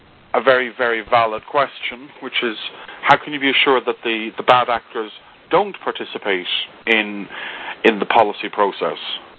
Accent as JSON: {"language": "English", "country": "Ireland", "said": "I refute your FBI background check because I'm Irish."}